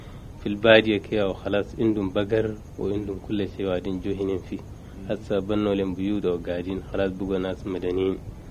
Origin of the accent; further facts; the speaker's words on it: Maiduguri, Borno, Nigeria; Arabic is a second language; نعم أنا مولود في نيجيريا، أمي وأبي كلهم كمولودين هنا في نيجيريا. في برنو مايدوكري من الولايات الشمال، مايدوكري في قرية تسمى شواري، من قريب من مايدوكري